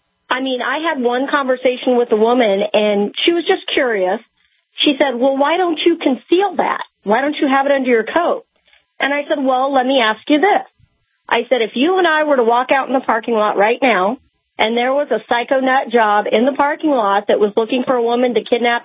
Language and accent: English; Omaha, Nebraska, United States; I'm from Omaha